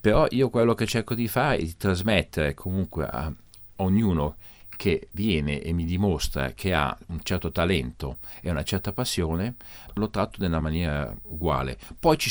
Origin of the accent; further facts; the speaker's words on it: Basel, Basel-Stadt, Switzerland; Io vivo a Basilea, sono nato a Basilea, i miei genitori sono del Piemonte. Io ho sempre ancora il passaporto italiano, però ho anche il passaporto svizzero, sono dunque faccio parte di due grandi paesi.